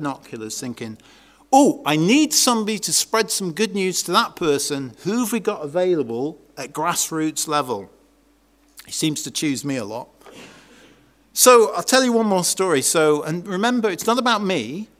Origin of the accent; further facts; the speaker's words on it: England, United Kingdom; Jestem Anglikiem, nie mówię dobrze po polsku. I'm English. I don't speak much Polish.